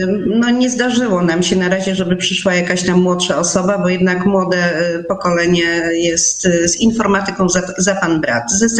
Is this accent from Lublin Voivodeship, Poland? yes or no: no; Pomeranian Voivodeship, Poland; jestem Kaszubką z krwi i kości. Tu urodzili się moi dziadkowie, moi pradziadkowie i no kocham ten rejon